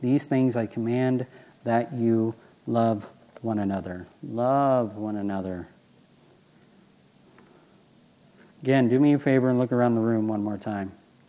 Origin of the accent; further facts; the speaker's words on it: Taft, California, United States; also born or lived in New York; I was born in Long Island, New York. I was raised for some of my life in Northern California, unfortunately, Ken. And then I was raised in a little hick town called Taft.